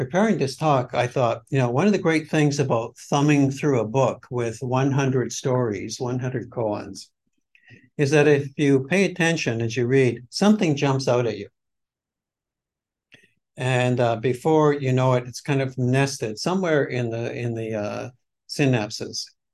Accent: Calgary, Alberta, Canada; my childhood growing up in Calgary, where we would have these beautiful blue skies and, you know, crisp, cold autumns.

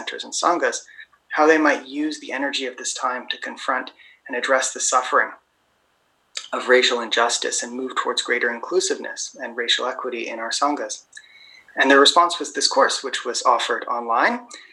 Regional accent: Calgary, Alberta, Canada; I grew up in Mokinstis, called Calgary, which is on Treaty 7 territory, and those are the lands of the Niitsitapi people, the Blackfoot Confederacy.

